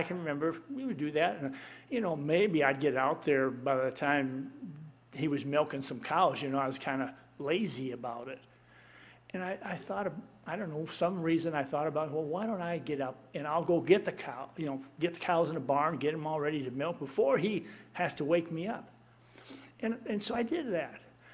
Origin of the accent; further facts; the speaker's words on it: Bijoux, Minnesota, United States; And I can always remember, I grew up in Minnesota there, in Bijoux.